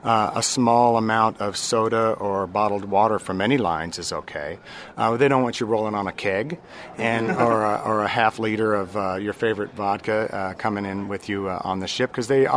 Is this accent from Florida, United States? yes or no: yes; Orlando, Florida, United States; I'm from Orlando.